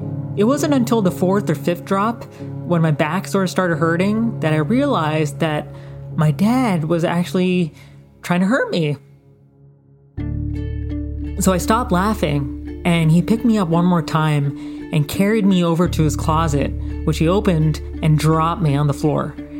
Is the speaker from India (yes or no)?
yes; India; moved away; these were the same colored rope that we used to tie our luggage together when we came over from India.